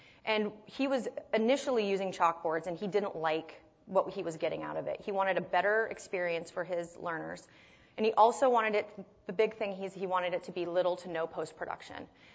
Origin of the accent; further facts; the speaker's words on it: Colorado, United States; I was born and raised in Colorado, where I still live today.